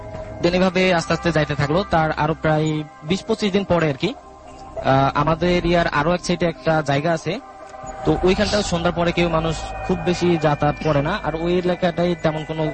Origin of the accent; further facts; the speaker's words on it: Kaliganj, Khulna Division, Bangladesh; now in Dhaka, Bangladesh; আমি বনানী থেকে আসছি। ঘটনাটা হচ্ছে হয় আমার গ্রামের বাড়িতে, আমার গ্রামের বাড়ি হচ্ছে সাতক্ষীরা জেলা কালীগঞ্জ থানা।